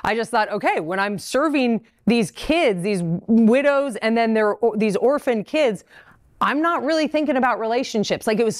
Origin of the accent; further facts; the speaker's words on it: San Diego, California, United States; I'm from San Diego, so it's a very big topic in San Diego and in Colorado that it's totally fine.